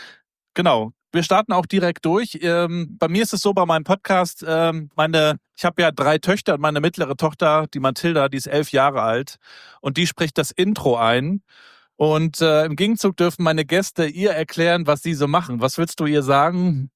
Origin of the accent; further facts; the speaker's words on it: Rostock, Mecklenburg-Vorpommern, Germany; Ich komme aus Rostock oben